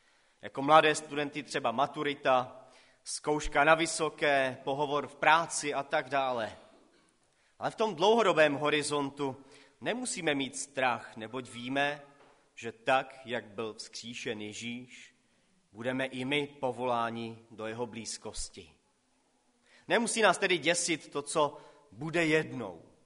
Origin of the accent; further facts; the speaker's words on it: Karviná, Moravian-Silesian Region, Czechia; now in Frýdek-Místek, Czechia; jsem už pár let ve Frýdku, pocházím tady ze Slezska, přímo moje maminka pochází kousek odsaď, z Komorní Lhotky. Já jsem ale vyrostl v Karviné a teďkom sloužím ve Frýdku místku